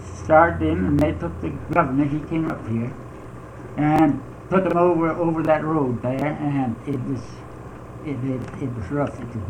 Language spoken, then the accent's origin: English; Cameron, United States; moved away as an adult; now in Canada; No. See, where I was raised in Cameron. And then I farmed at Cameron for 3 years. Then we went to Canada, my brother, August, and myself.